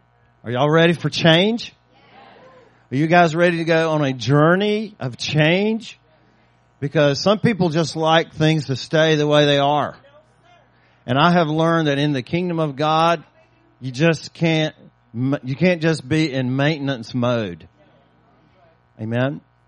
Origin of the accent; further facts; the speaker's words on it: Georgia, United States; but 2.5 years ago we moved back to my home state of Georgia, where we are now based.